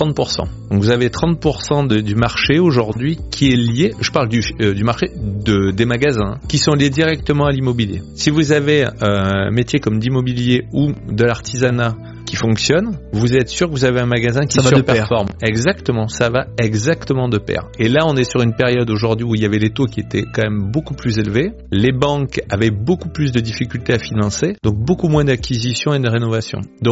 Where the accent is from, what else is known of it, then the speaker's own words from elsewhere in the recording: Nouvelle-Aquitaine, France; Alors, nous on est de Dordogne à la base, hein